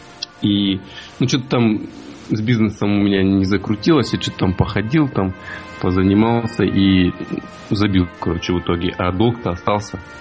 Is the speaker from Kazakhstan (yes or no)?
no; Krasnoyarsk, Krasnoyarsk Krai, Russia; Я из Сибири, из Красноярска.